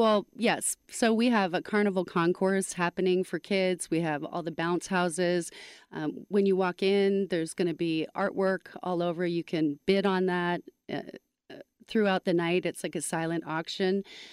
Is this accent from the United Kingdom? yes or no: no; Canada; also born or lived in Nashville, United States; now in United States; I moved here from Nashville. I'm Canadian.